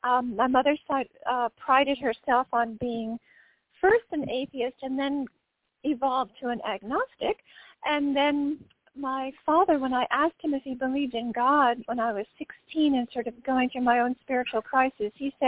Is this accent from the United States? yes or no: yes; Ridgefield, Connecticut, United States; moved away as an adult; also born or lived in White Plains / Tarrytown; I was born in the White Plains Hospital. My parents lived in Tarrytown, New York, and then when I just turned 5, we moved up to Ridgefield, Connecticut, where I spent the rest of my youth, and then after high school, moved to Boulder